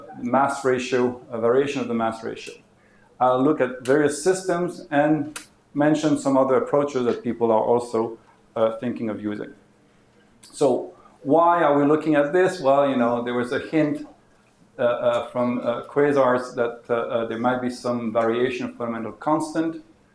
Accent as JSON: {"language": "English", "country": "Canada", "said": "I'm originally from Canada, so I thought that ice hockey is a good example of cold collision."}